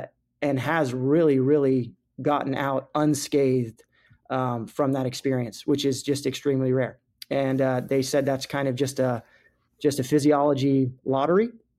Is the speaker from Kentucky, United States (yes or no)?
no; Florida, United States; I grew up lobstering down in the Keys.